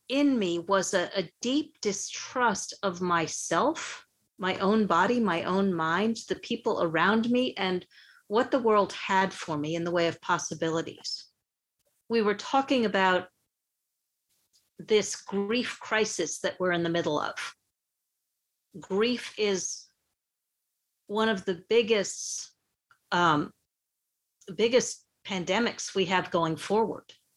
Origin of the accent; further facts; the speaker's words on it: New York, United States; I grew up in New York, as you said